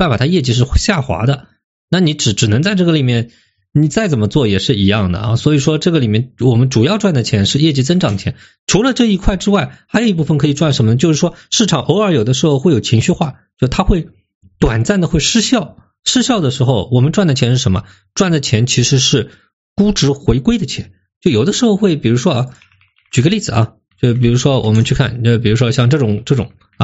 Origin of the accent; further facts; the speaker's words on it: China; 我们是中国人，所以说不要做空中国